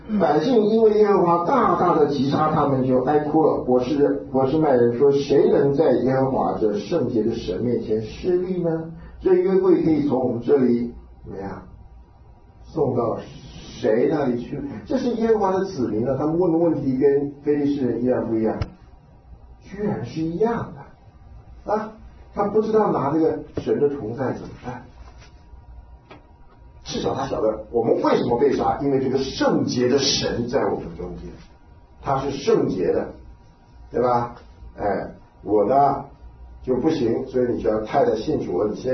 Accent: Taiwan

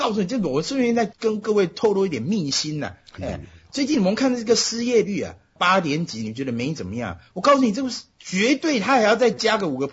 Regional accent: Taiwan; now in United States; 那时候我们从台湾来嘛

